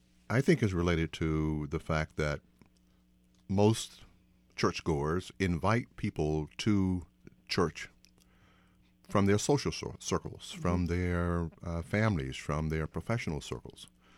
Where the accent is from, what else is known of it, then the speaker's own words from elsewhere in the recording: Southern United States, United States; Now, I was born and raised in the South and raised in the African Methodist Episcopal Zion Church, predominantly black denomination.